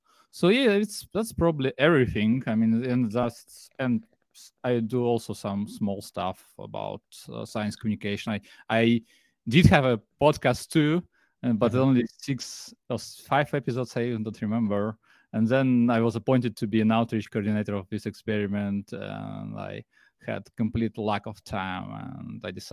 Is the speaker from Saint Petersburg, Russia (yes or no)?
yes; Saint Petersburg, Russia; English is a second language; I'm from St. Petersburg. This is the second capital of Russia.